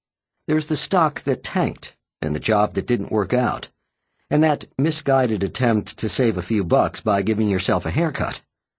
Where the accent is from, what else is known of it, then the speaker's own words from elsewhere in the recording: Chicago, Illinois, United States; My favorite was torn from page 34 of my hometown paper, the Chicago Sun-Times.